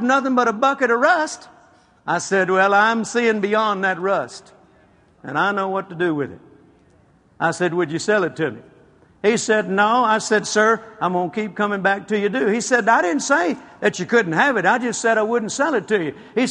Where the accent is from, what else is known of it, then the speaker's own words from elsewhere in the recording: Shreveport, Louisiana, United States; East Texas, not too far from where I grew up in Shreveport.